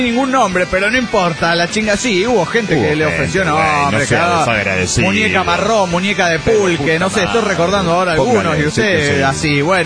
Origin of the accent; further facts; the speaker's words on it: Alejandra, Santa Fe, Argentina; de Alejandra, Argentina.